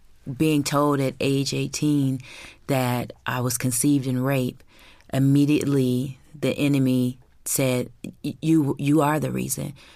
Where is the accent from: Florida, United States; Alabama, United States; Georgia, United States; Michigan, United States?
Michigan, United States; I'm from Michigan.